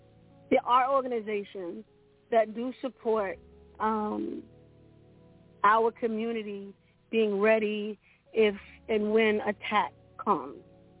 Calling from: Richmond, Virginia, United States; I'm calling actually from Richmond, Virginia.

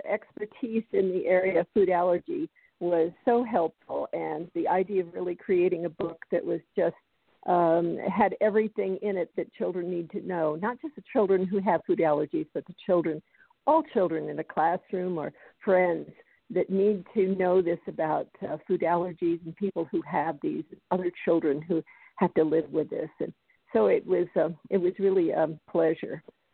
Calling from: Colorado, United States; I'm calling in from Colorado.

